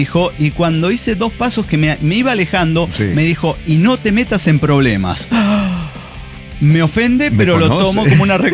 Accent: Mexico; Es porque soy mexicana, me regreso a mi país, no hay ningún problema

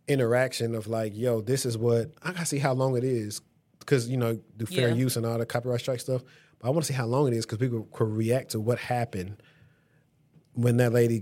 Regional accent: Cleveland, Ohio, United States; I'm from Cleveland. I can't do it like he do it.

